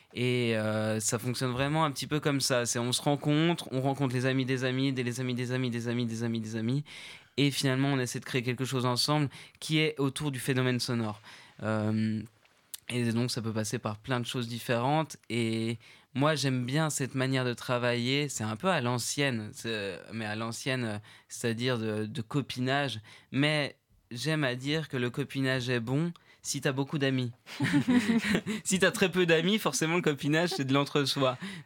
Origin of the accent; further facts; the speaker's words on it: Paris, Île-de-France, France; on va me détester en tant que pur parisien centré.